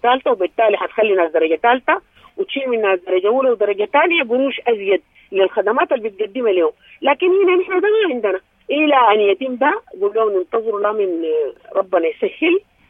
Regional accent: Sudan; نحن السودانيين

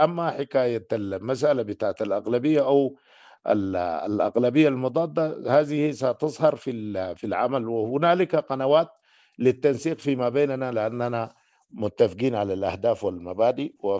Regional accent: Sudan; نحن ما جزء من الفعل السياسي السوداني وجزء من الثورات المتراكمة في السودان، ونحن سودانيين

